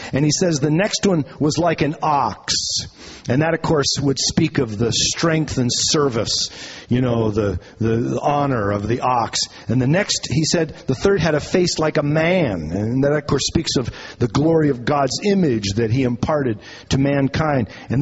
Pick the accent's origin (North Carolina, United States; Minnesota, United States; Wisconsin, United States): Minnesota, United States; moved away; You know, my kids grew up out here in the Pacific Northwest, and although Sue and I were born and raised in Minnesota, most of our kids never really heard a good thunderstorm